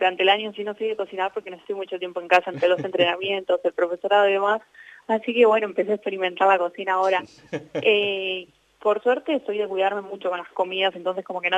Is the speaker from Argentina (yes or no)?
yes; Avellaneda, Buenos Aires Province, Argentina; Justo de la zona que soy yo de Avellaneda hay muchos casos